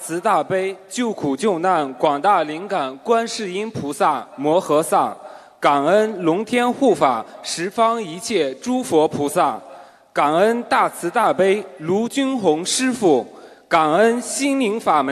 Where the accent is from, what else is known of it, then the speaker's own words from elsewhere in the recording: Shandong, China; 我是来自山东的同修 … ，今年刚刚大学英语专业本科毕业。